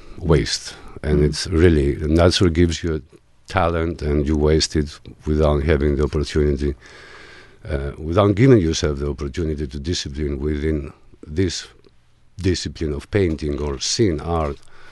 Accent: Greece; also born or lived in Germany; growing up in Greece

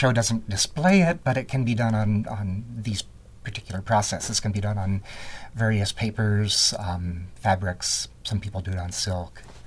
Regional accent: Tucson, Arizona, United States; I would photograph ghost towns as a child growing up in Tucson, Arizona.

